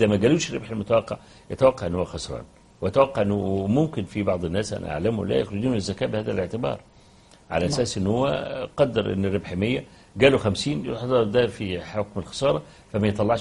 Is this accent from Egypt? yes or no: yes; Egypt; مثلا زي عندنا في مصر زي العتبة مثلا